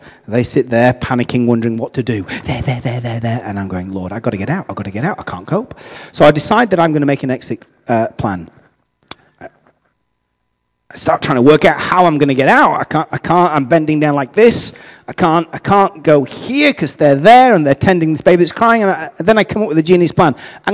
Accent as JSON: {"language": "English", "country": "United Kingdom", "said": "My answer was, as every British person would be, yes, of course, that'll be no problem at all."}